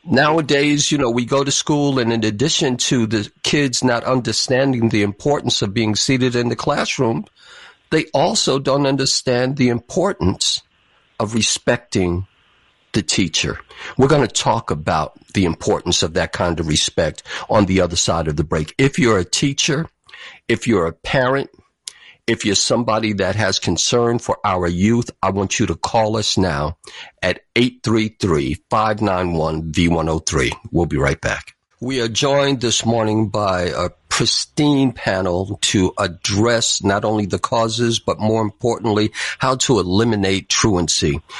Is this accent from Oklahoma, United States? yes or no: no; New York City, New York, United States; now in Chicago, United States; growing up in the Bronx and in the poverty-stricken South Bronx